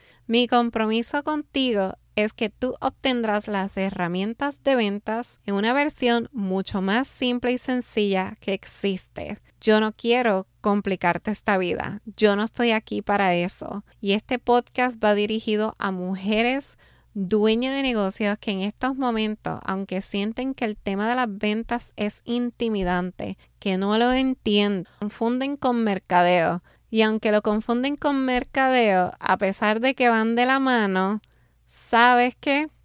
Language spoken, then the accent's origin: Spanish; Ponce, Puerto Rico; also born or lived in San Juan; now in Los Angeles, United States; soy nacida en San Juan, Puerto Rico, aunque crecí en la ciudad señorial de Ponce. En estos momentos me encuentro viviendo en Los Ángeles, California.